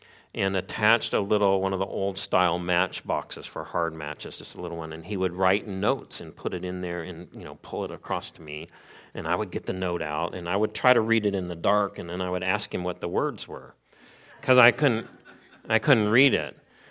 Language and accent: English; Missouri, United States; When I was young, I grew up in Missouri. I shared a room with my older brother and with my youngest brother.